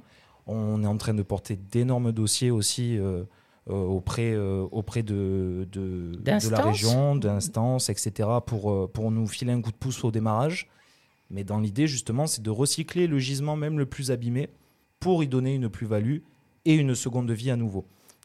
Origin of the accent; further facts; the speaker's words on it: La Roque-sur-Pernes, Provence-Alpes-Côte d'Azur, France; Moi, je suis originaire même de La Roque-sur-Pernes.